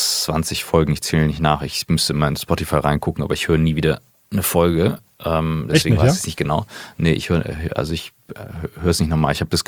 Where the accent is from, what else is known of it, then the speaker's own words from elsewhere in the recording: Kiel, Schleswig-Holstein, Germany; born there; Ich bin gebürtiger Kieler, mittlerweile 38.